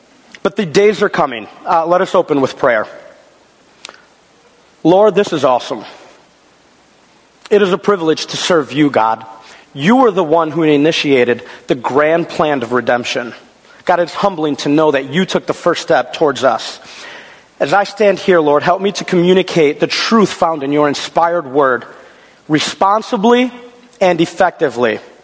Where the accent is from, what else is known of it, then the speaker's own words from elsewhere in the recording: Wisconsin, United States; I must now turn my attention to the great state of Wisconsin, my home state, the great state.